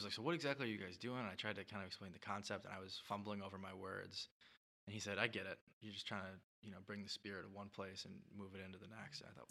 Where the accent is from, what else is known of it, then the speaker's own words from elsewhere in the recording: Grand Rapids, Michigan, United States; So I was a kid. I was from Grand Rapids, so we went to Griffin's games a lot.